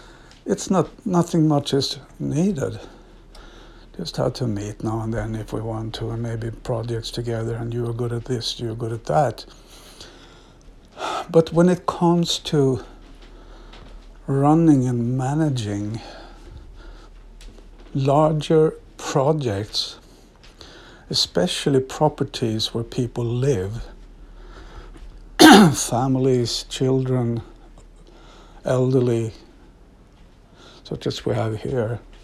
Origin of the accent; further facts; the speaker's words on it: Stockholm, Stockholm County, Sweden; English is a second language; But actually, I grew up here. Stockholm is my hometown. I grew up my teens, childhood and teens in a small town.